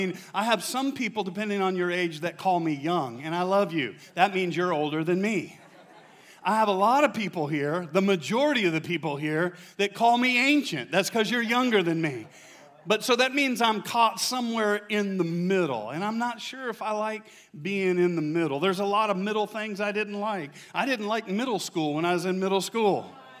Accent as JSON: {"language": "English", "region": "Michigan", "country": "United States", "said": "I'm from Michigan."}